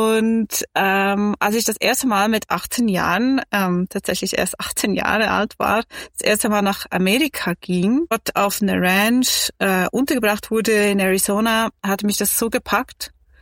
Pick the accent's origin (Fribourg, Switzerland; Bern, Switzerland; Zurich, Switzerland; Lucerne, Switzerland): Bern, Switzerland; Meiringen; ich bin in Meiringen aufgewachsen. Das ist ein kleiner Ort in den Bergen, näher Interlaken, vielleicht kennt ihr das. Bin dann immer in dieser Gegend gewohnt, immer in der Natur, in den Bergen, würde ich sagen, behütet aufgewachsen